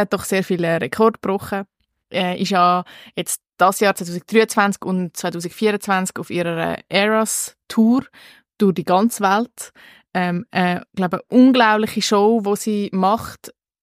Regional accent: Switzerland; Bei uns in der Schweiz kommt er auch ins Kino, erst im 24.

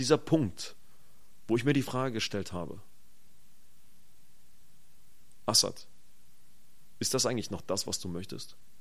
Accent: Germany; Ich bin Palästinenser, bin Muslime, bin in Deutschland groß geworden

